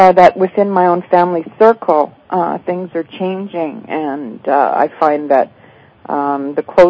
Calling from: Ontario, Canada; From Ontario, Canada.

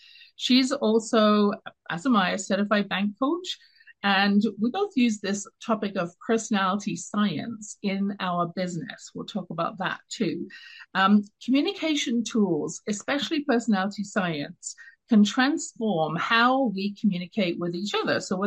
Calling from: Calgary, Alberta, Canada; I'm dialing in from Calgary, Alberta in Canada

